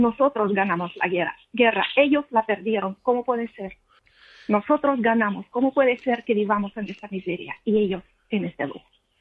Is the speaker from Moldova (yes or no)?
yes; Moldova; Spanish is a second language; moved away as an adult; now in Spain; Sí, yo soy de Moldavia y llego a España con 26, pero la Unión Soviética desaparece cuando yo tenía 17.